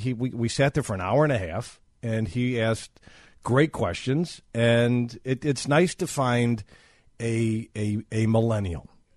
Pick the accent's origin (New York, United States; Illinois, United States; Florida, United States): Illinois, United States; Northbrook; thank you, Office Designs in Northbrook, my hometown, for saving head injuries for all the guests on WGN Radio.